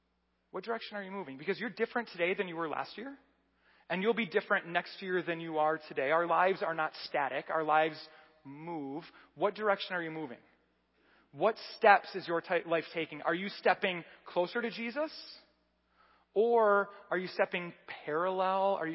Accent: Michigan, United States; We have things that we do because we were born in Michigan.

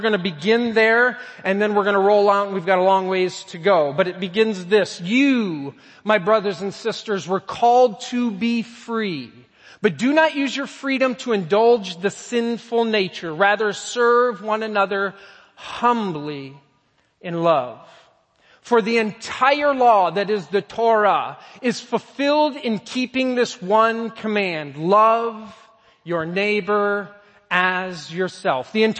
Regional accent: Hudsonville, Michigan, United States; So my wife, Sarah, and myself, I grew up in Hudsonville. Graduated from Hudsonville High School a few long years ago.

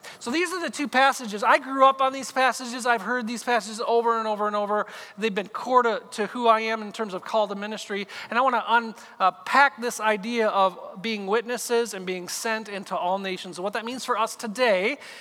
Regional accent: Zeeland, Michigan, United States; We're from Zeeland, Michigan. Like, we don't know people here, you know? Even though I look like I'm from Tennessee now with this beard, don't I?

